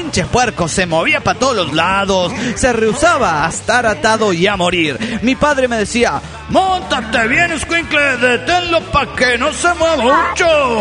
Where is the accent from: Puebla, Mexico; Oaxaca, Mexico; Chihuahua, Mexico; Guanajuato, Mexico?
Chihuahua, Mexico; Ciudad Juárez; de Ciudad Juárez.